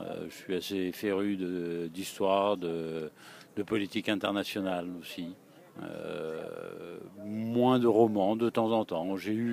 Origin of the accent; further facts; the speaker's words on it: France; Je suis français